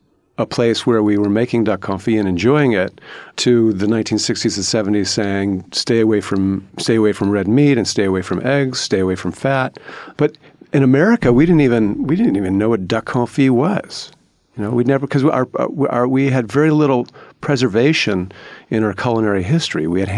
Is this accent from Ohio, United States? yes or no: yes; Cleveland, Ohio, United States; I grew up in Cleveland in the 1970s.